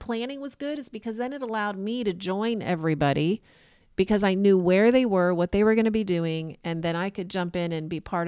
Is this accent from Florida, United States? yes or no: yes; Florida, United States; Maybe it's because, again, we're from Florida, not from that area, but it was always a challenge.